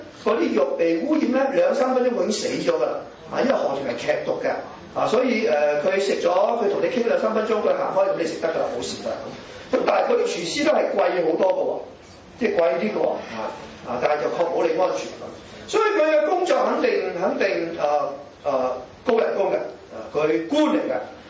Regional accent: Malaysia; 你知我喺馬來西亞出世長大，呢三個字點讀啊？

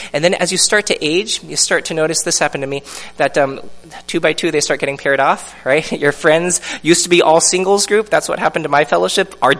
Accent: Seattle, Washington, United States; born there; I was born in Seattle. I'm American.

